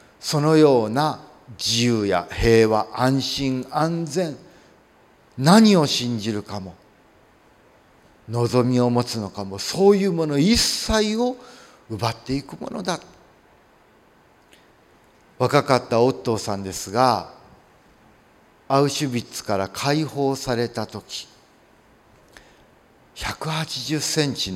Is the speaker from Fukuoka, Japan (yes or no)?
yes; Kitakyushu, Fukuoka, Japan; born there; 北九州小倉生まれで、もし小倉にあの原爆がアメリカの予定通りに落とされていたならば、まあ私はおりませんですね。